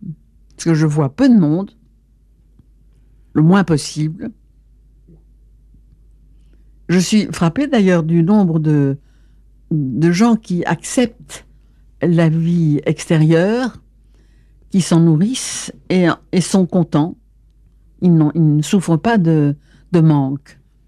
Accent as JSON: {"language": "French", "country": "Belgium", "tie": "born there", "said": "Ou si je vais en Belgique, dans mon pays natal, je suis aussi entièrement moi-même."}